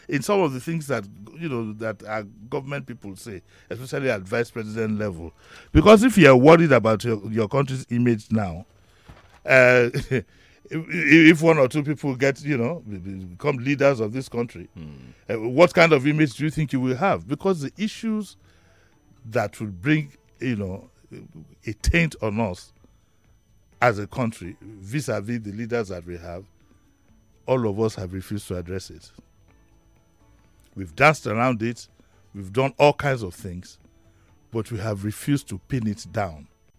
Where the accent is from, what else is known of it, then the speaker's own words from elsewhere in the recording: United Kingdom; born there; I was born in the United Kingdom.